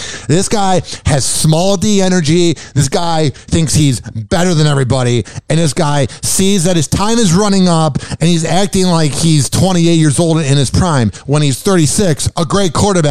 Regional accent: Chicago, Illinois, United States; because I'm from Chicago

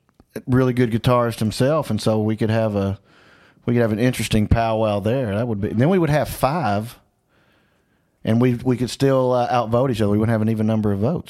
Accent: Arkansas, United States; I'm from Arkansas, okay?

